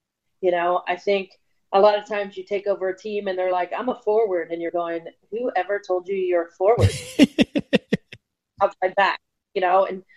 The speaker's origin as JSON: {"language": "English", "town": "Dallas", "region": "Texas", "country": "United States", "tie": "born or raised there", "said": "Background, obviously, I grew up in Dallas, played club ball there."}